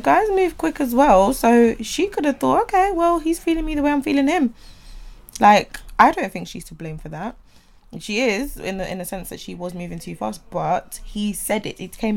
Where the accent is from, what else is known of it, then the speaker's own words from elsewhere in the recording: London, United Kingdom; I'm a West Londoner at heart, but I've lived in South for